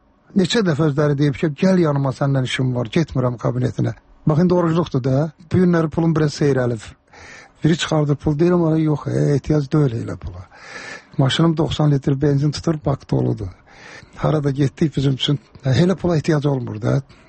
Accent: Karabakh, Azerbaijan; Məndə zarafatçı Qarabağlıyam

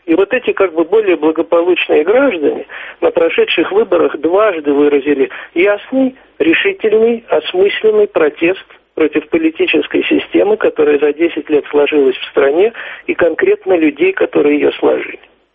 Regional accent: Moscow, Russia; Я москвич, и поэтому, естественно, так же думаю о своем городе, как отец семейства думает о своей семье.

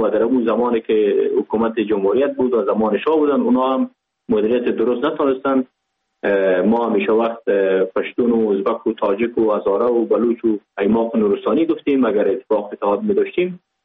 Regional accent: Pakistan; born or raised there

